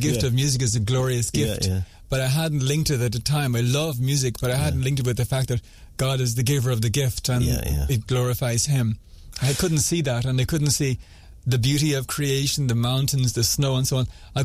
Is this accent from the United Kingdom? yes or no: no; Cork, Munster, Ireland; I grew up in Cork and I had a grand education and fine family, lovely. And I had happy teens.